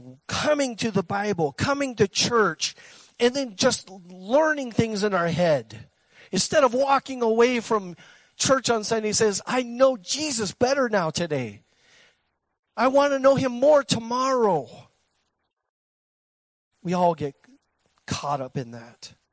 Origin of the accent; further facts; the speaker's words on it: Ireland; I'm Irish, so please, you'll have to forgive me on this.